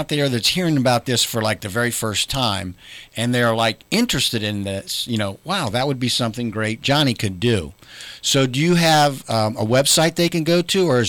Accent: Columbus, Ohio, United States; I'm a city boy. Okay. Born and raised in Columbus. Lived in Columbus for 40 years. Now, I've been out here in the country for the last 15.

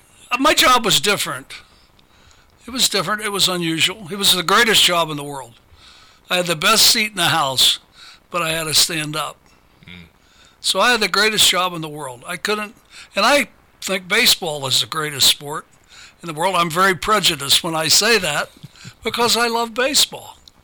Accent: Prospect, Ohio, United States; also born or lived in Nitro, West Virginia; I was born in Nitro, West Virginia, on 34th Street in my aunt and uncle's house. I guess that's how they did it back then. And I believe we came to Ohio when I was maybe 6-7 years old, and I've been in Prospect ever since.

